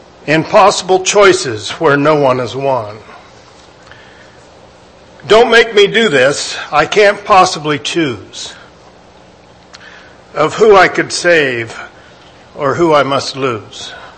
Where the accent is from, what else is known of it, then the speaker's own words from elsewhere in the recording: United States; I thank God that I'm an American.